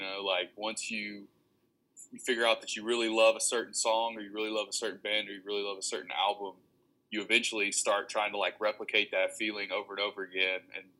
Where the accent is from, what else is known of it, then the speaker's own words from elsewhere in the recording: Memphis, Tennessee, United States; So it's kind of a, you know, we're from Memphis, but not really.